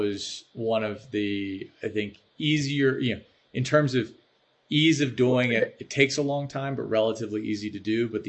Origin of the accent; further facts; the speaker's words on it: Baltimore, Maryland, United States; now in Chicago, United States; Because I'm an adopted Chicagoan, I can say both. From a football perspective, I grew up a Giants fan. I'm from Baltimore